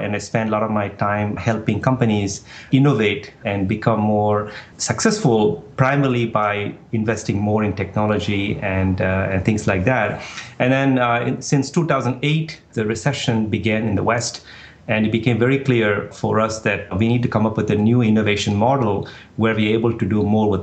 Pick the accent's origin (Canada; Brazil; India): India; I grew up in India in the 70s